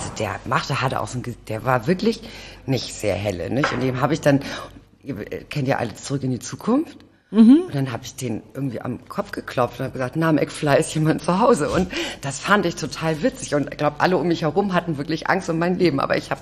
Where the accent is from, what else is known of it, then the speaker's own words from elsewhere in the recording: Hamburg, Germany; Ich bin tatsächlich geboren in Othmarschen, dann Blankenese-Othmarschen hin und her gezogen, dann genau, und dann zum Schluss Rissen und dann, als ich dann quasi volljährig wurde, habe ich Koffer gepackt, war weg.